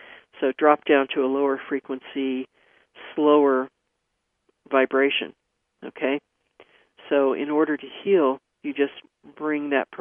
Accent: San Francisco, California, United States; let me explain to you that I grew up in San Francisco, and I have an earthquake act that I go into.

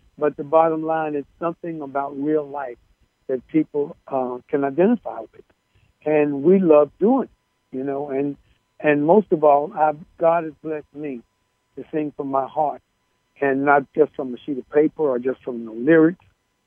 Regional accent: Henderson, North Carolina, United States; I'm from Henderson, North Carolina.

